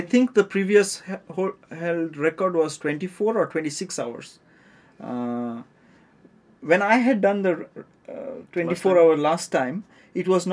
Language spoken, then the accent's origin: English; Auroville, Tamil Nadu, India; English is a second language; And since I'm coming from Auroville and everybody has always been requesting, we would like to see something of where you are, where you live.